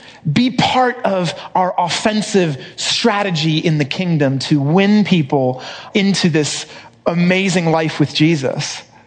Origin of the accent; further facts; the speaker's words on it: Madrid, Community of Madrid, Spain; I grew up in Madrid, and I want to show you a photo of, this is our family in Madrid, circa 1994, maybe.